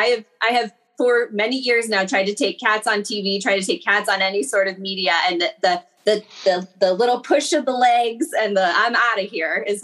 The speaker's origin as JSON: {"language": "English", "town": "Chicago", "region": "Illinois", "country": "United States", "lives_now": "Baltimore, United States", "said": "So I am originally from Chicago, but I'm a Baltimore girl. I've been here for 16 years."}